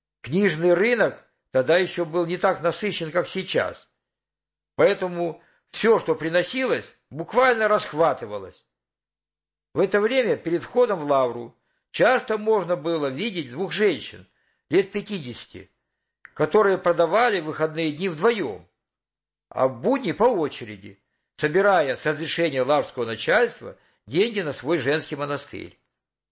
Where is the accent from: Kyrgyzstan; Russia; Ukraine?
Ukraine; Avdiivka, Donetsk Oblast; born there; Вообще-то я родился на Украине. В каких краях? Заинтересовалась она. В Донбассе. И я из Донбасса. А в каком месте? В Авдеевке.